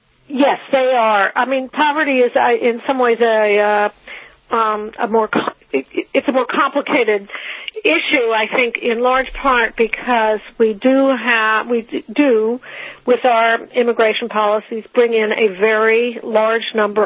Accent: New York, United States; upstate New York is on my mind because I'm from New York

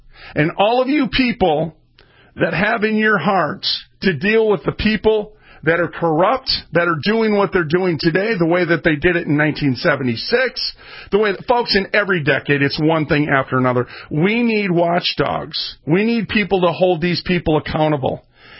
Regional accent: United States; We've been led to believe, growing up in America, that these people know better than we do.

